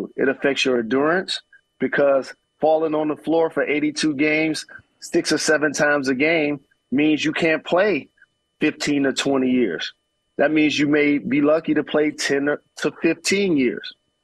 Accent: Detroit, Michigan, United States; Fortunate enough, I grew up in Detroit, that was one, and played in Indiana, that's two.

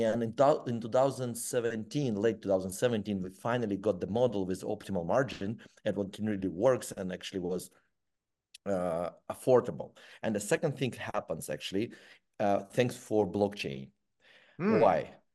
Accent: Ukraine; English is a second language; just long story short, I'm an engineer, born and raised in Ukraine, and my actually diploma was electronic nose that I built it.

